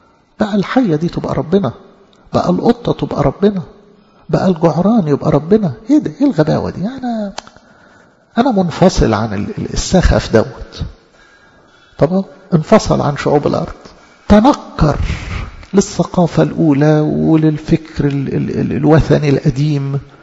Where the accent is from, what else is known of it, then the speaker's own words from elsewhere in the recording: Egypt; احنا أجدادنا أصلا مثلا كمصريين فرعنا